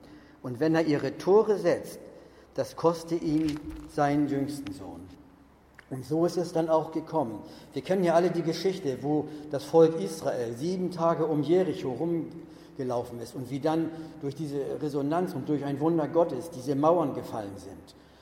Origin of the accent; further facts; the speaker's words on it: Hamburg, Germany; ich komme aus Hamburg.